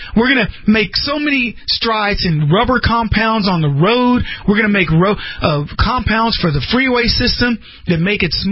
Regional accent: United States; I feel good just being an American.

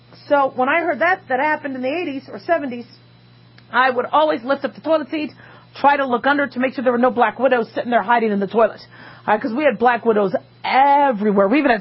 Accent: Phoenix, Arizona, United States; Growing up in Phoenix, Arizona, we had black widow spiders.

